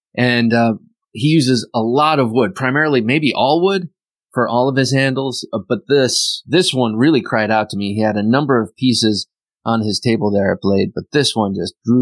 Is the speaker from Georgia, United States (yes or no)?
no; Ohio, United States; And as I mentioned before, I come from Ohio, the Buckeye State.